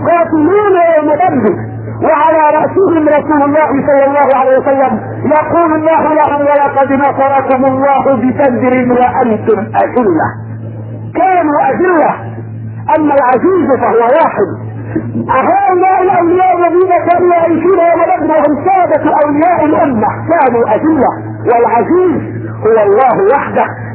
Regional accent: Egypt; عندنا في مصر وحدها ما لا يقل عن ألف قبر، ولكل قبر من يعبده

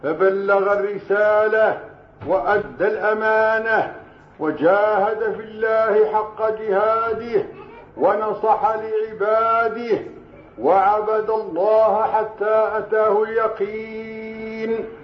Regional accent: Morocco; وهذا مجرب عندنا في المغرب وفي كل مكان

